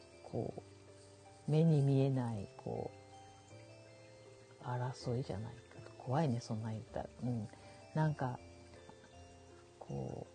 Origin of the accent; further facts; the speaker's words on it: Shimane, Japan; 一番最初にしたのは、あの地元島根のね、島根のこう海の見える